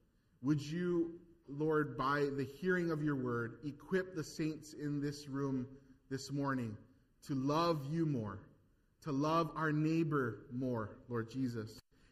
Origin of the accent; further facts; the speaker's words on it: Hawaii, United States; I think local people born and raised in Hawaii, whether you're on this island or another, we all face the same adversities